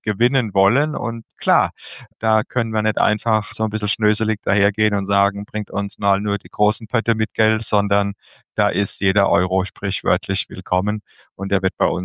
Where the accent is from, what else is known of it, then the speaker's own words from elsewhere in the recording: Rhineland-Palatinate, Germany; Ich komme aus der Pfalz